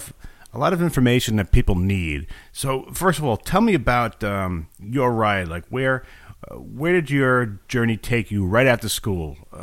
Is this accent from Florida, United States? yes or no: no; New York, United States; I knew nothing about farms. I'm from New York.